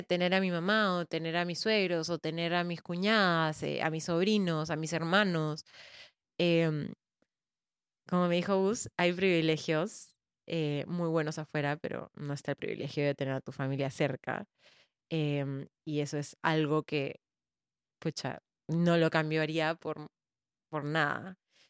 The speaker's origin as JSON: {"language": "Spanish", "country": "Peru", "said": "en verdad yo amo y disfruto estar en Lima, como que yo me siento muy contenta en el país en el que estoy, o sea, amo mi país, amo vivir acá."}